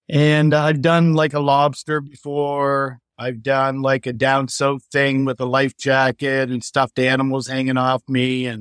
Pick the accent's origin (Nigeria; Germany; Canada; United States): Canada; Halifax, Nova Scotia; I grew up on Halifax Harbor, and I can remember as a young boy seeing submarines and aircraft carriers.